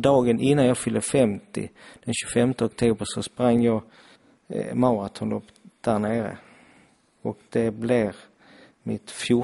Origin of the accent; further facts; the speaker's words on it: Helsingborg, Skåne, Sweden; som är född helsingborgare och bott här 50 år.